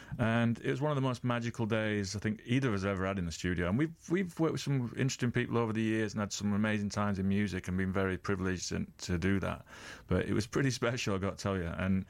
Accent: Sheffield, Yorkshire and the Humber, United Kingdom; we're just kids from Sheffield, man.

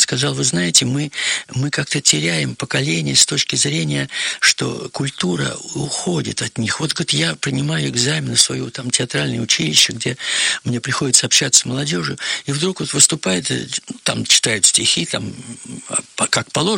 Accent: Tver, Tver Oblast, Russia; Мы в моем родном городе Твери, у нас есть Дом поэзии

